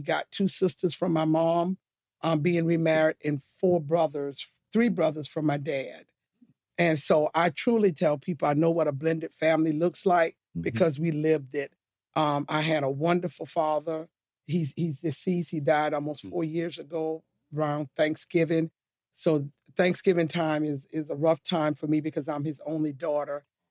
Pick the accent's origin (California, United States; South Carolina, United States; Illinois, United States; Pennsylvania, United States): South Carolina, United States; St. George; I'm originally from St. George, South Carolina. It's a rural area. I like to call myself a country girl.